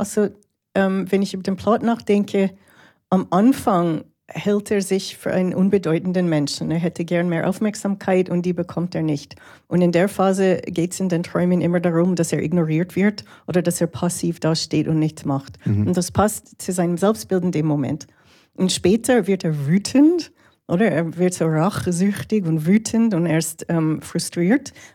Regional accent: Toronto, Ontario, Canada; in Montreal und Toronto, wo ich aufgewachsen bin.

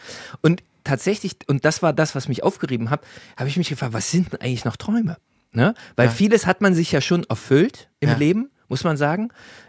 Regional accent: Zwickau, Saxony, Germany; Da bin ich in Zwickau in der Straße, wo ich aufgewachsen bin, hin und her gelaufen

